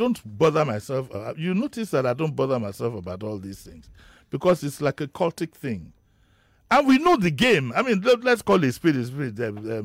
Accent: Lagos, Nigeria; I grew up in Yaba, which was a hub of entertainment.

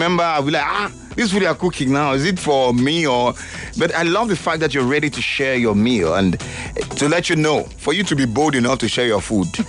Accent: Nigeria; When you hear vegetable as an African man, as a Nigerian out there, what comes to your mind?

